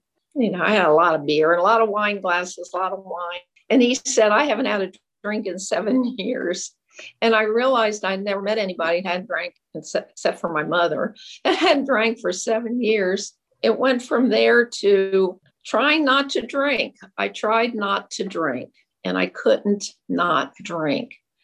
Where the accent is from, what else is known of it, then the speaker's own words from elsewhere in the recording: Cincinnati, Ohio, United States; You know, I grew up in Cincinnati, Ohio, lived in Cincinnati my whole life